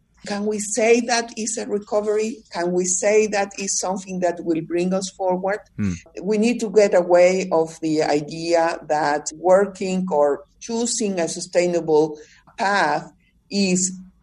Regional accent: Mexico; My home country, Mexico, is a very vulnerable country to climate change.

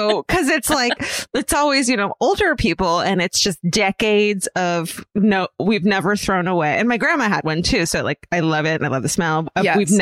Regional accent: Listowel, Ontario, Canada; I'm from Listowel. The town that Letterkenny was based off of, from which the creator Jared Kiso hails, friend of the family

